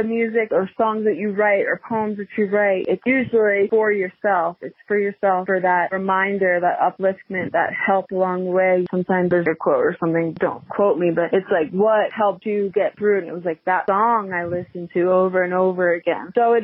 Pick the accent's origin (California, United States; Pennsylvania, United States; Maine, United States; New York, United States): New York, United States; It's a local band where I grew up on Long Island, New York.